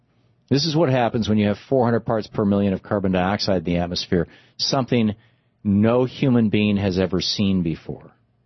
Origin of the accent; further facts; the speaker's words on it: Michigan, United States; When I was a kid growing up in Michigan, I've seen tornadoes off in the distance.